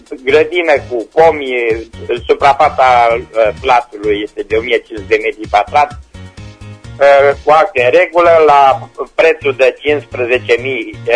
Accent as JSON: {"language": "Romanian", "town": "Timișoara", "region": "Timiș County", "country": "Romania", "said": "sunt din Timișoara."}